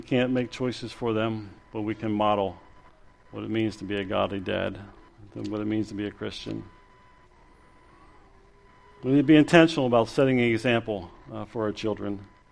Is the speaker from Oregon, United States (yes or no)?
yes; Oregon, United States; When I was growing up in Oregon, there was an NBA player by the name of Gus Williams.